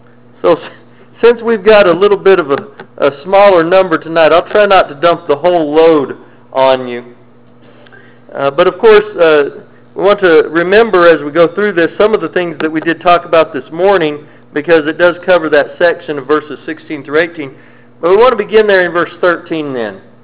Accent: Colorado, United States; moved away; I grew up in Colorado, and you know, in Colorado you get a lot more snow than we do down here.

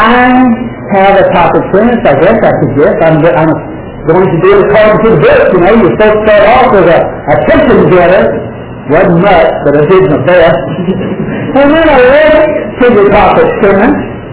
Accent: Texas, United States; I'm from Texas, if you don't mind a few of those.

